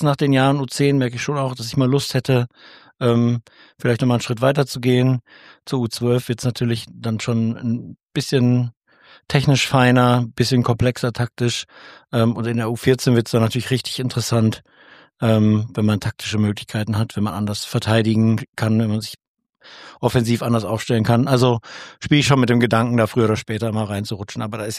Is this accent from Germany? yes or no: yes; Nottuln, North Rhine-Westphalia, Germany; Nee, ich bin gebürtig aus Nottuln. Und dann habe ich in Nottuln angefangen, in der Garageneinfahrt Basketball zu spielen.